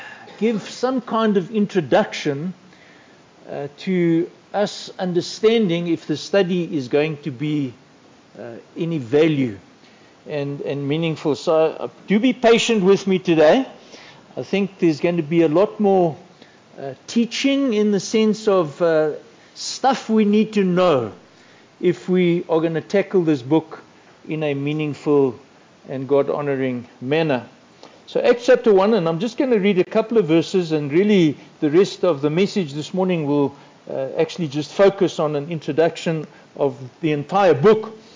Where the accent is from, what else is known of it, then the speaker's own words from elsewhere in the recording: Johannesburg, Gauteng, South Africa; I come from Johannesburg, so I know the place.